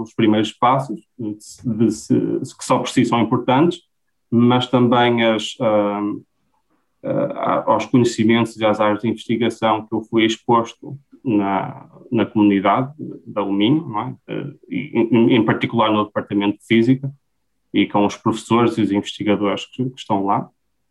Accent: Vieira do Minho, Braga, Portugal; E eu sou de Vieira do Minho, portanto, a 30 km de Braga

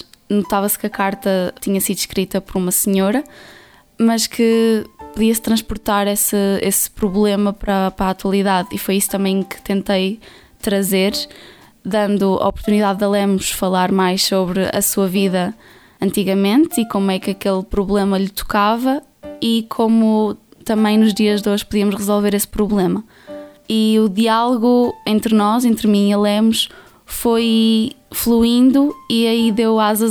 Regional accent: Covilhã, Centro, Portugal; tenho 20 anos, sou da Covilhã

